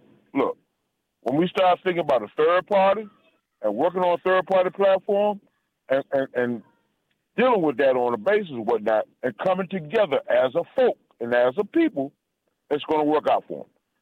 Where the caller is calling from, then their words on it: Washington, District of Columbia, United States; JD from D.C.?